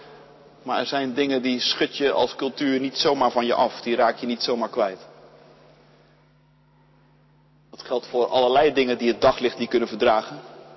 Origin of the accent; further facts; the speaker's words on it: Ouderkerk aan den IJssel, South Holland, Netherlands; Oude Kerk aan de IJssel, of All Places, het dorp waar ik opgroeide, dat haalt zelden het nieuws